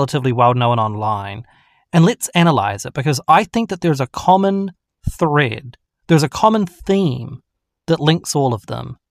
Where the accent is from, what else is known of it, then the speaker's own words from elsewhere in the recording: Queenstown, Otago, New Zealand; they were on holiday together in New Zealand, in my hometown of Queenstown.